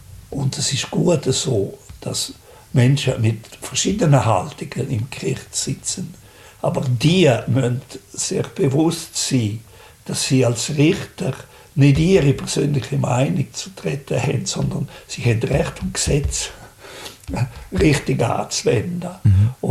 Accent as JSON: {"language": "German", "region": "Graubünden", "country": "Switzerland", "tie": "born or raised there", "said": "das ist in meiner Heimat in der Surselva."}